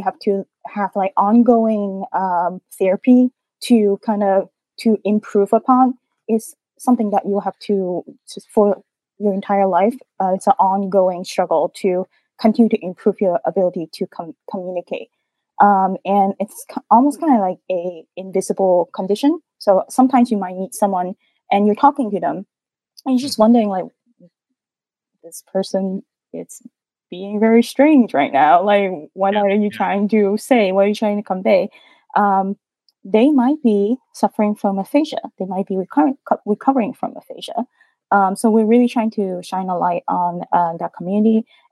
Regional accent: Guangzhou, Guangdong, China; So, so when I was a kid, I grew up in Guangzhou, China.

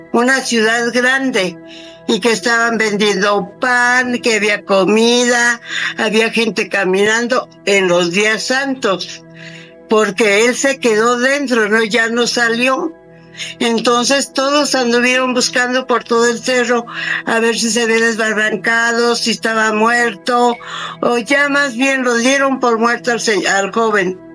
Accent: Tapachula, Jalisco, Mexico; Yo soy de Tapachula, Jalisco. … Y yo desde que fui niña, desde muy pequeña

